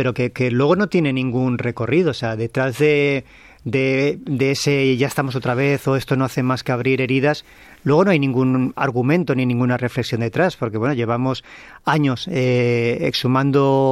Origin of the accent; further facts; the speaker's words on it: Valencian Community, Spain; y yo somos valencianos, en nuestra comunidad